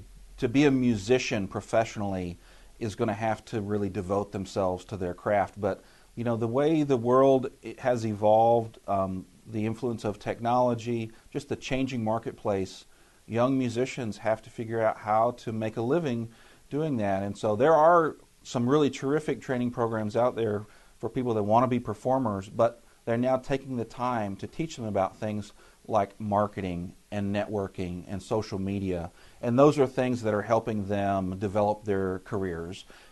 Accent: Oklahoma City, Oklahoma, United States; But we grew up in Oklahoma City, love the Tucson climate.

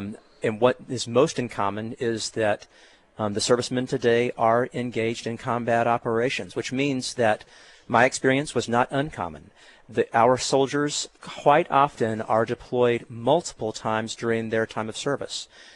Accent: Texas, United States; now in Tucson, United States; Well, I was born in West Texas. My dad was an oil man. And we moved around quite a bit, eventually settling down in a town north of Houston.

